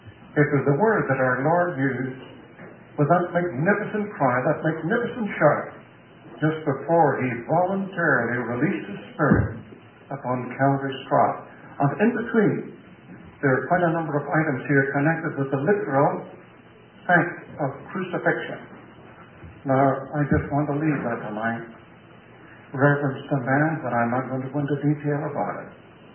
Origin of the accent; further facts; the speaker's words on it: Ireland; Now, I'm not sentimental, although I'm an Irishman, and we're blamed for that.